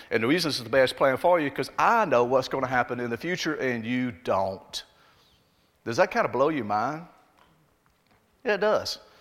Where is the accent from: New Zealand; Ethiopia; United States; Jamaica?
United States; Alabama; But I still feel like I'm from Alabama. Does that sound weird? I guess it has that whole accent thing.